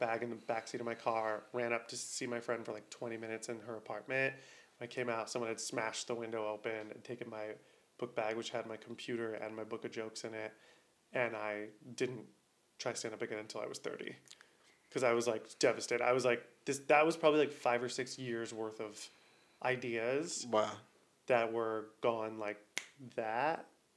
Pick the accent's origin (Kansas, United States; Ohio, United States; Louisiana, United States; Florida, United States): Ohio, United States; I grew up in Ohio where I, like, learned to code switch.